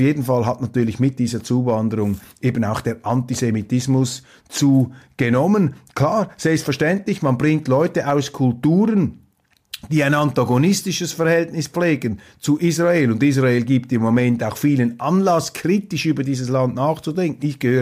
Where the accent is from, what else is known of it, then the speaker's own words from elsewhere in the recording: Switzerland; Die EU und Europa sind für mich als Schweizer, und ich bin auch Europäer, überzeugter Europäer